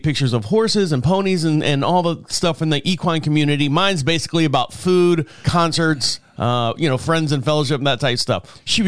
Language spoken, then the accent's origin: English; Orlando, Florida, United States; now in Marshville, United States; enjoyed, you know, the whole day Saturday walking around Orlando, my hometown, and then came home on Sunday afternoon